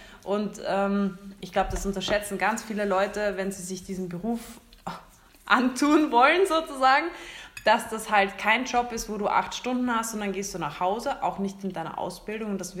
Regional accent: Vienna, Austria; ich meine, ich komme aus Wien

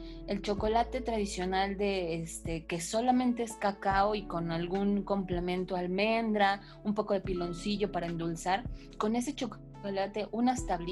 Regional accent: Oaxaca, Mexico; como nosotros somos del Istmo de Tehuantepec

